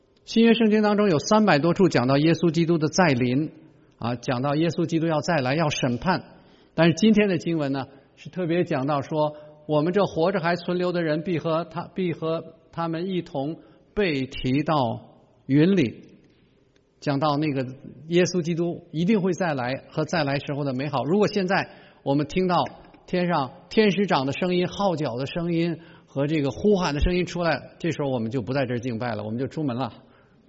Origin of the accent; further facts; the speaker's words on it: Beijing, China; 我就说我很同意你，我是北京人呐、我是北京人，知道现在的这个环境污染有多么的糟糕。